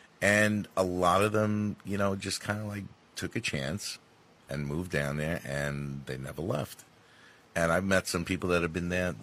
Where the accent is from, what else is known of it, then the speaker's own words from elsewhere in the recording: Long Beach, California, United States; I mean, I grew up in Long Beach, so I was on the water all the time.